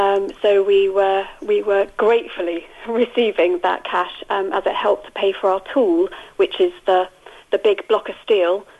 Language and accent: English; United Kingdom; So we will be those Brits, I'm afraid.